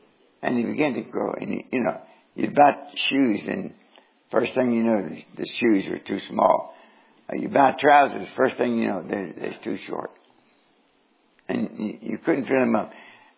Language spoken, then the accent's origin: English; Norton, Kentucky, United States; born there; I was born in 1933 in Norton, Kentucky. To a coal miner.